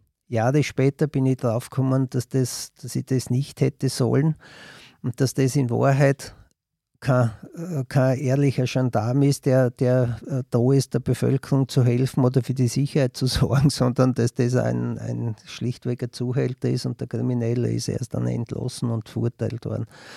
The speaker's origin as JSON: {"language": "German", "town": "Fischbach", "region": "Styria", "country": "Austria", "said": "Ja, ich komme nicht aus Leoben, ich komme aus der Oststeiermark, aus Fischbach."}